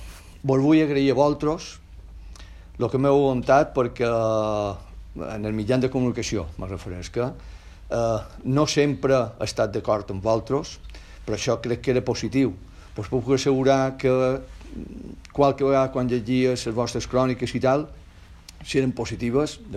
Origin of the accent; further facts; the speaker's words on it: Balearic Islands, Spain; el meu objectiu com a mallorquí era poder estar aquí a Mallorca, a Palma